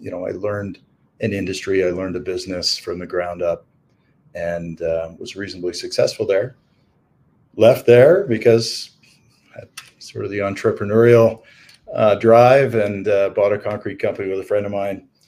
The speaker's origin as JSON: {"language": "English", "country": "Canada", "said": "So I am a Canadian, a Canuck, if you will, and not far from Montana, actually. We're here in Calgary, Alberta today"}